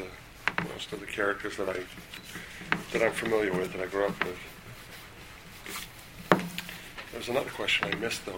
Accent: Maine, United States; the first comic shop in my home state of Maine opened up

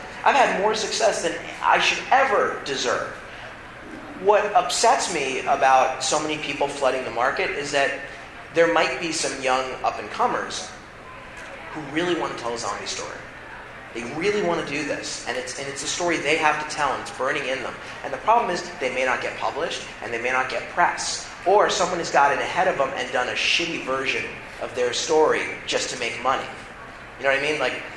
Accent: California, United States; also born or lived in New York; I moved to California from New York. I was actually from California. Moved to New York to write for SNL

